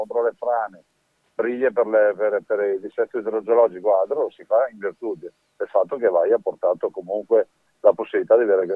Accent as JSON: {"language": "Italian", "town": "Conegliano", "region": "Veneto", "country": "Italy", "tie": "born or raised there", "said": "da Conegliano, quindi dal mio paese, da Bibbano di Govega"}